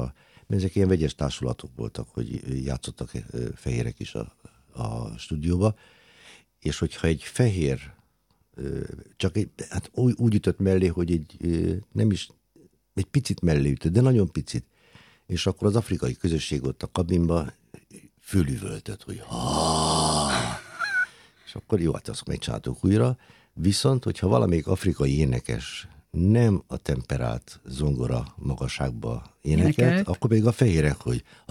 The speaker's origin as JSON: {"language": "Hungarian", "country": "Gabon", "said": "Gabonból származom"}